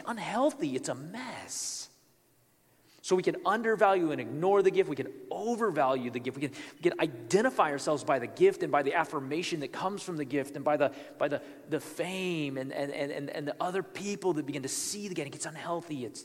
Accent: United States; I'm not a math major here, although I'm American, so I think I'm good at math.

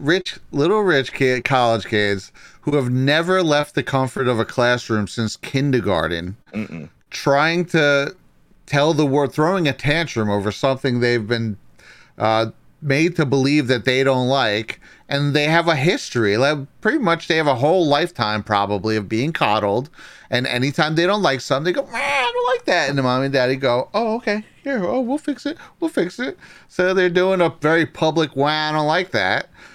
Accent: West Bank, Palestine; I'm from the West Bank.

